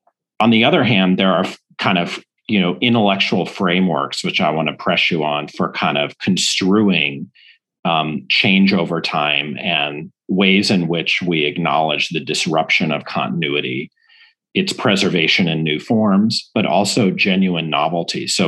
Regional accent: St. Louis, Missouri, United States; extraordinary book about my hometown, St. Louis

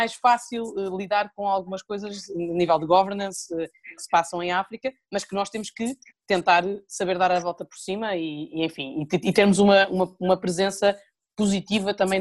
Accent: Portugal; uma vergonha que me envergonha a mim enquanto portuguesa europeia e parlamentar europeia

